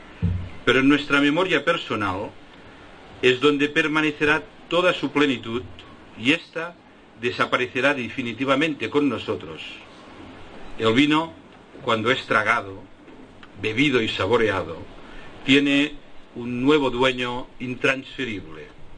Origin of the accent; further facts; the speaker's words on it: Catalonia, Spain; Como catalán y mediterráneo, es de por sí un valor cultural heredado